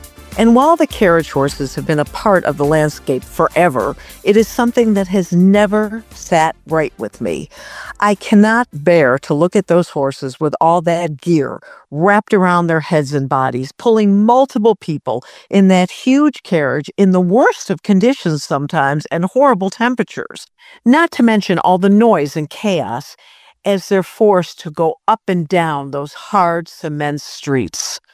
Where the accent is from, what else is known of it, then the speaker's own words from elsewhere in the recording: New York, United States; so heartbreaking for me to witness as a New Yorker for decades.